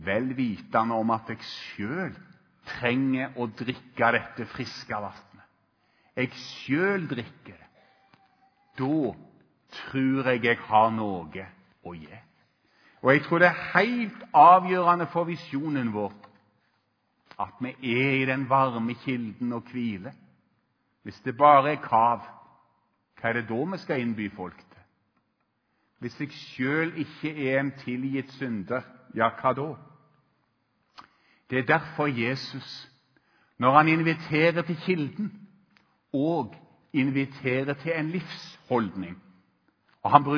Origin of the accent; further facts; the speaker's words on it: Rogaland, Norway; og jeg er fra Rogaland. Kom igjen! Kjørte bretten min. Så flyttet jeg til Solbakken.